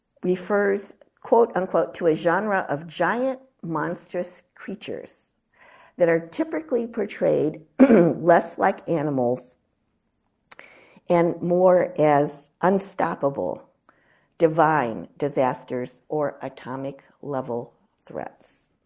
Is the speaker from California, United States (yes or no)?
no; Ohio, United States; So he is a product of the era of what in my childhood and youth growing up in Ohio we called at that point the atomic bomb.